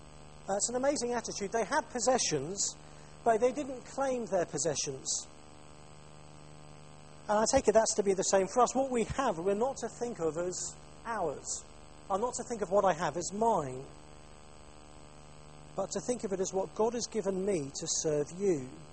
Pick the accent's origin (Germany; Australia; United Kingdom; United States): United Kingdom; And the other thing we need to tell ourselves if we're British is that hospitality is not about impressing people.